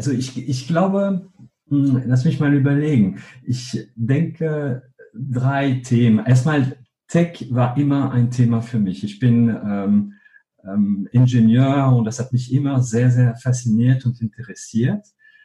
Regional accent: Hauts-de-France, France; German is a second language; wie man es hören kann, ich bin gebürtiger Franzose. Aufgewachsen bin ich in einem kleinen Dorf in Nordfrankreich. Mhm. Also für diejenigen, die Willkommen bei den Stis, der Film gesehen haben, dann bin ich einer, ich bin ein Sti.

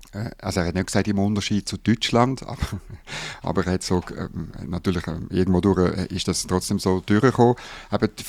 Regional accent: Bern, Switzerland; Ich als Berner

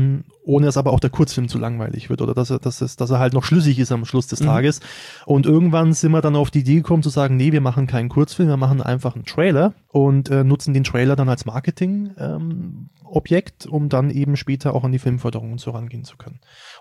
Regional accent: Schwabach, Bavaria, Germany; Also ich komme aus Schwabach

